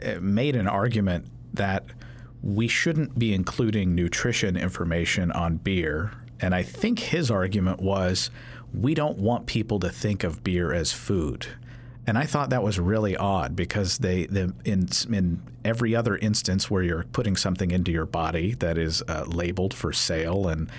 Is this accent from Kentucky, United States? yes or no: yes; Kentucky, United States; I'm from Kentucky, and you can buy liquor in drugstores.